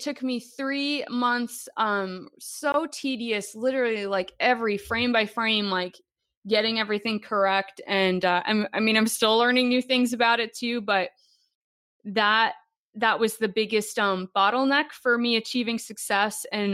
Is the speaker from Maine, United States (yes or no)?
yes; Maine, United States; inspired by my home state of Maine.